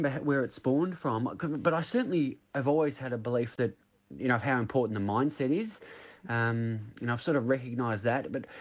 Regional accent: Aspendale, Victoria, Australia; Yeah, so we grew up down Aspendale way. Pretty much all our lives, myself and three other siblings

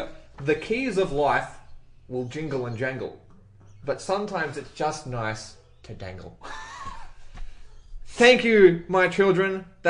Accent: Australia; But I'm not Californian, I am Australian.

